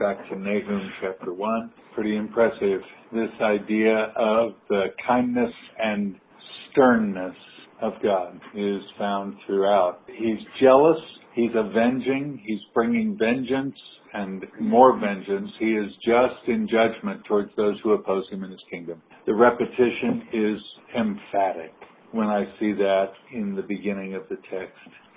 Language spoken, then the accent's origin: English; Kansas, United States; I remember that gray-green color as the beginning of a tornado when I grew up in Kansas